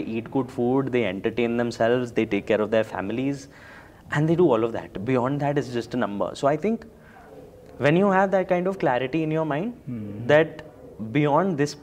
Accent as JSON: {"language": "English", "region": "Delhi", "country": "India", "tie": "born or raised there", "said": "typical Punjabi family growing up in Delhi."}